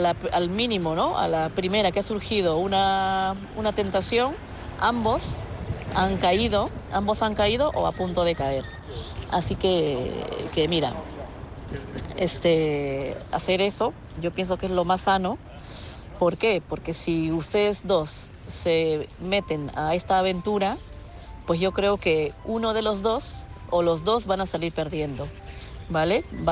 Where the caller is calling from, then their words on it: Madrid, Community of Madrid, Spain; de Madrid.